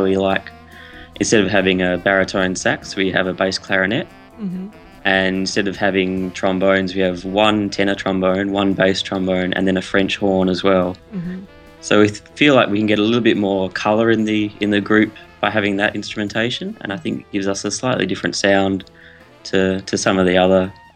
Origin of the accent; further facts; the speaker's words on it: Perth, Western Australia, Australia; now in Melbourne, Australia; I grew up in Perth on the west coast and then moved across to the east sort of to follow the scene a little bit.